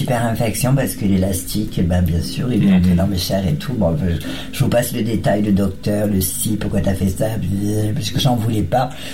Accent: Provence-Alpes-Côte d'Azur, France; Ah oui, moi je suis une provençale.

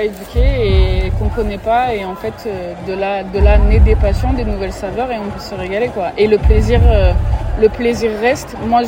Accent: Marseille, Provence-Alpes-Côte d'Azur, France; parce qu'on est quand même un peu français. Je vous rappelle qu'on est marseillais, mais on est français, quand même.

